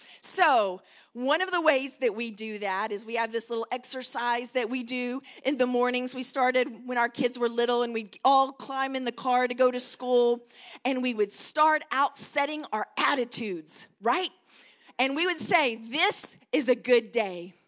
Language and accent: English; Texas, United States; accent: Texan; Not so much, I know, with my Texan accent, you can be like, what's she on about?